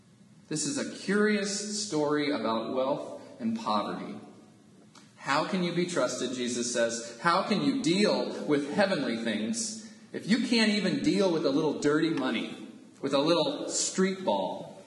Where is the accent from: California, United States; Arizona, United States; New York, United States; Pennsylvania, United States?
California, United States; San Diego; They knew I was from San Diego